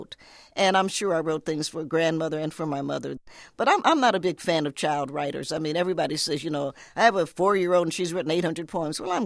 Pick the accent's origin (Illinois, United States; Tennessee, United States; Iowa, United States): Tennessee, United States; Knoxville; I was born in Knoxville, Tennessee, knowing Appalachia, and I grew up in Appalachia and loving the mountains.